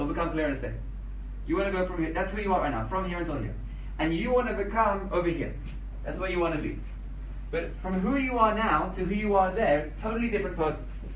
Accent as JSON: {"language": "English", "region": "England", "country": "United Kingdom", "said": "because I was from England and he was from England"}